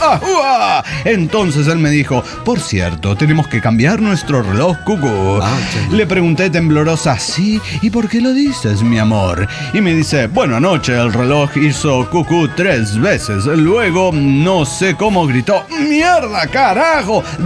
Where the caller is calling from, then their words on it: Málaga, Andalusia, Spain; de Málaga, España.